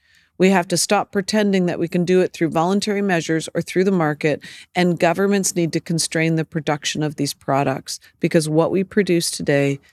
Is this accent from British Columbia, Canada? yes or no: yes; Vancouver, British Columbia, Canada; I come from Vancouver, Canada.